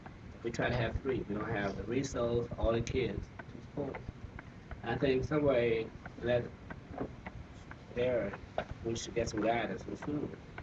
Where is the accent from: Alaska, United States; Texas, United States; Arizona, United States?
Alaska, United States; Anchorage; I'm from Anchorage.